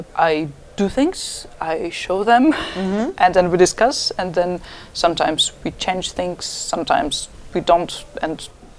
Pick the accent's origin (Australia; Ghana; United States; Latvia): Latvia; English is a second language; I'm from Latvia, Latvian uses quite a bit of diacritical marks.